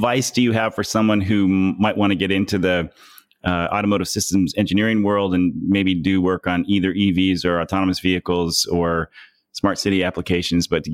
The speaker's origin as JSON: {"language": "English", "town": "Portland", "region": "Oregon", "country": "United States", "tie": "born or raised there", "moved": "as an adult", "lives_now": "Fujisawa, Japan", "said": "There's biodiesel and electric buses in my hometown of Portland, Oregon. And I've been living in Fujisawa, Japan for a year"}